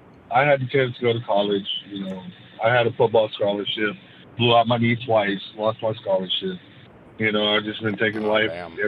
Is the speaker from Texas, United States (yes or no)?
yes; Texas, United States; also born or lived in Wamego, Kansas; You know, I came from a small town in Texas. Actually, I was born in Kansas, Wamego, Kansas. And been living in Texas ever since I was like 1 year old.